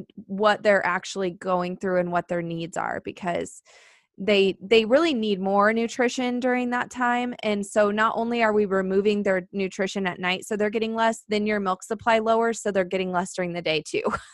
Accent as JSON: {"language": "English", "region": "Indiana", "country": "United States", "lives_now": "South Dakota, United States", "said": "We're both from Indiana."}